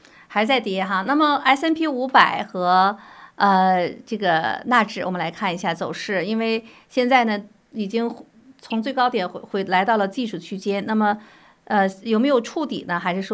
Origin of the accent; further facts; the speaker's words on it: China; 我是从大陆来的